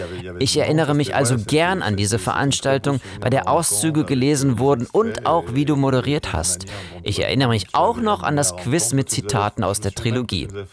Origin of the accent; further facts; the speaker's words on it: Quebec, Canada; Ich komme aus Quebec, wo die Unabhängigkeitsfrage, Referenden und Belange rund um die Sprache viel diskutiert werden.